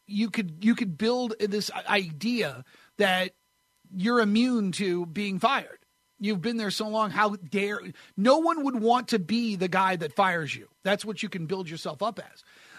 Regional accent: New Hampshire, United States; Because I grew up in New Hampshire, and I know what it's like to have feet of snow land on your house.

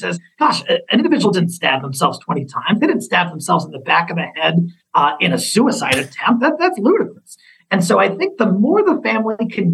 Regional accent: Colorado, United States; there have been at least a handful of examples in Colorado, my home state, that I'm aware

